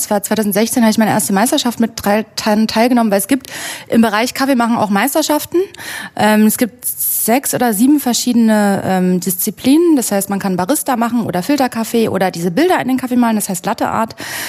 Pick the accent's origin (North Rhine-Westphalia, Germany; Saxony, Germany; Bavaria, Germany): Saxony, Germany; Görlitz; Also ich bin aus Görlitz.